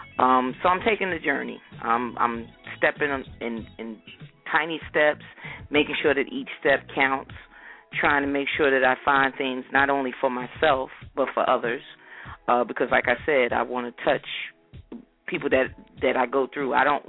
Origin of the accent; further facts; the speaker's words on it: Somerset, New Jersey, United States; I'm from Somerset, New Jersey, and I'm one to spread peace and happiness.